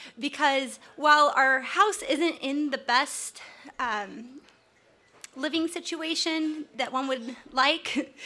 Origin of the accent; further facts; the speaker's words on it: Indiana, United States; I would say when I grew up in Northeast Indiana, we really didn't come to Fort Wayne except for about once a year